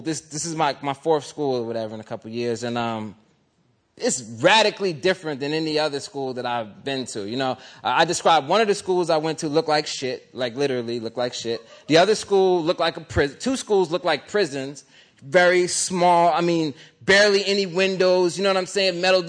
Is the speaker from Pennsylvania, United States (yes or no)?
yes; Philadelphia, Pennsylvania, United States; So that's what we called each other growing up in Philly, as you got most of y'all know.